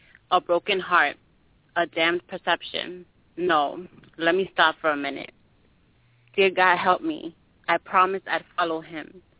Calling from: New York City, New York, United States; New York City.

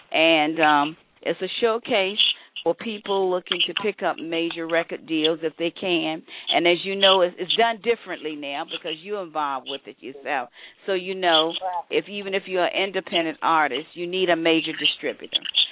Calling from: Portsmouth, Virginia, United States; I'm calling from Portsmouth, Virginia.

